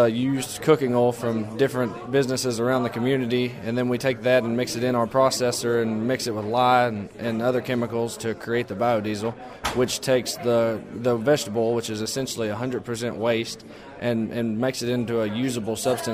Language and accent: English; Ewing, Kentucky, United States; I was born and raised in Ewing, Kentucky. It's a small town outside of Flemingsburg, and I'm a junior at Fleming County High School.